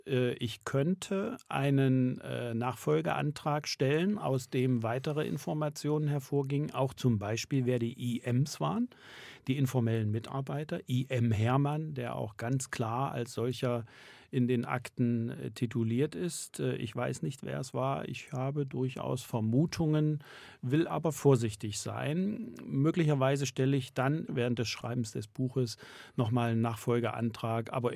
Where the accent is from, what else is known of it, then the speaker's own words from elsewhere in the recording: Saxony, Germany; Wenn jemand in einem Dorf in Mecklenburg-Vorpommern oder Sachsen oder im Erzgebirge, meiner Heimat, ein Nostalgie-Museum einrichtet